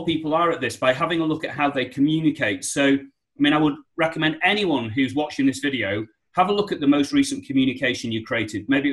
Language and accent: English; Liverpool, North West England, United Kingdom; Or I'm from Liverpool, that's what we call a rant.